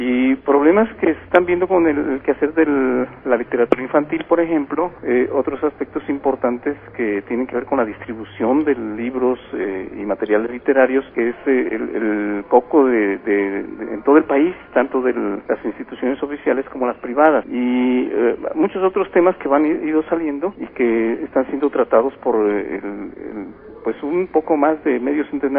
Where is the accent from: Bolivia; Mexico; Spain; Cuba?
Mexico; Guadalajara, Jalisco; now in Morelia, Mexico; Yo soy de Guadalajara, pero estoy asilado en Morelia porque allá no me dieron trabajo.